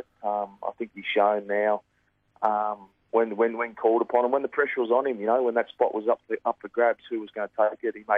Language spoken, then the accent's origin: English; Australia; It's probably one of the biggest series we get to play as an Australian cricketer.